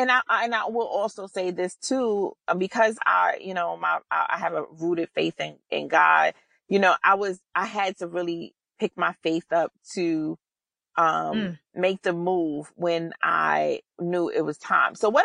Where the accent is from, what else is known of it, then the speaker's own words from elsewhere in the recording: New York City, New York, United States; Cause look, I'm from New York City and I'm scared of heights, you know